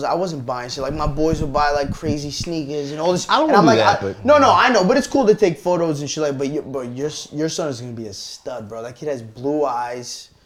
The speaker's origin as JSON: {"language": "English", "town": "New York City", "region": "New York", "country": "United States", "tie": "born or raised there", "said": "No, bro, I grew up in Queens, so it was just like Air Force Ones, black or white."}